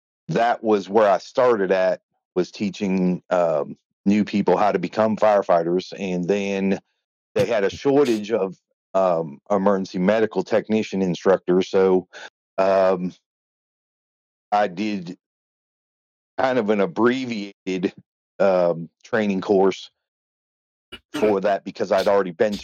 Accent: Massachusetts, United States; moved away; So, originally I'm from Massachusetts

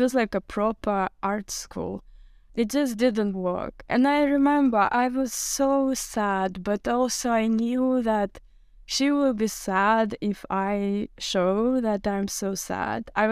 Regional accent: North Caucasus, Russia; born there; English is a second language; And I was born in North Caucasus in USSR. And my family was so poor, but they did try to bring me an education. And there was an art school in our village.

